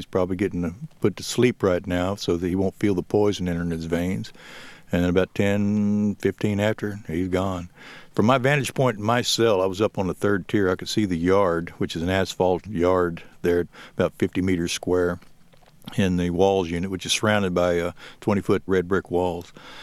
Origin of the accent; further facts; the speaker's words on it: San Antonio, Texas, United States; He was from San Antonio, which is my hometown